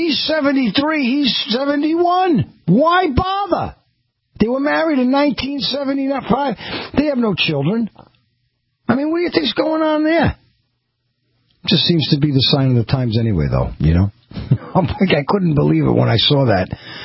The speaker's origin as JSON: {"language": "English", "town": "New York City", "region": "New York", "country": "United States", "said": "And I'm from New York City. So when I first came out here in 1999, it was a beautiful summer day in August."}